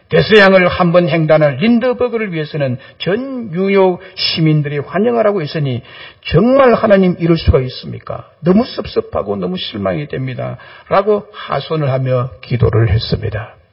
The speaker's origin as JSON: {"language": "Korean", "town": "Goseong", "region": "South Gyeongsang", "country": "South Korea", "tie": "born or raised there", "said": "저의 고향은 경남 고성군 거류면 언을리 1168번지입니다. 저는 그곳에서 태어나서 결혼하기까지 살았습니다."}